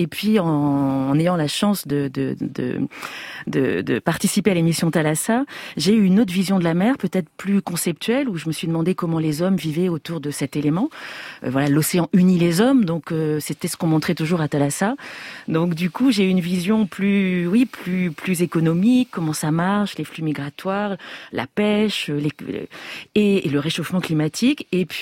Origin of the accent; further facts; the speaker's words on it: Marseille, Provence-Alpes-Côte d'Azur, France; born there; moi je suis née à Marseille, en fait, donc une grande ville de bord de mer